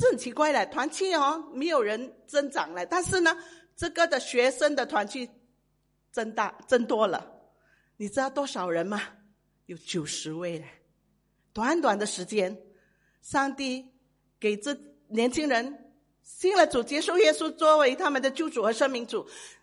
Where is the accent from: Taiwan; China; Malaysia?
Malaysia; Sandakan, Sabah; moved away as an adult; 这三打根就是我的家乡，就有一个我从小到大的到29岁才离开的一个的教会因为要嫁人了